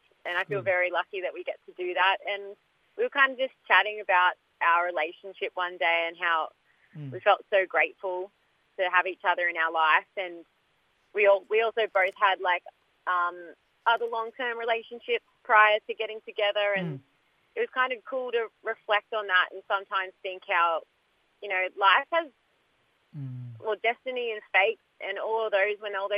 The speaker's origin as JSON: {"language": "English", "region": "New South Wales", "country": "Australia", "said": "And I'm from Welwyn Mob, so down near Canamble Warren"}